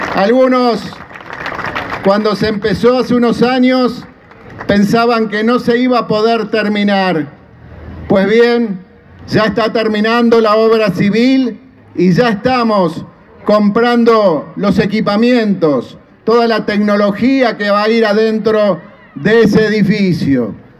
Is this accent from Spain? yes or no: no; Santa Fe, Argentina; en una ciudad que nos hace sentir orgullosos como santafesinos. Volvemos a tener una gran capital, como se merece esta gran provincia de Santa Fe